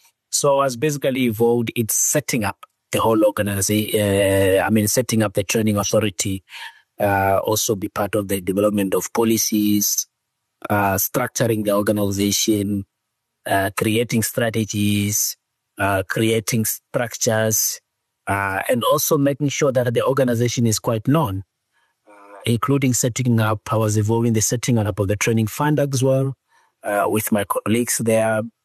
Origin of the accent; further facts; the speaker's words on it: Zambezi, Namibia; is a Namibian, raised in Namibia, in the Zambezi region. I went to primary school and secondary school in the Zambezi region, in the rural areas. I studied my primary school at Ngoma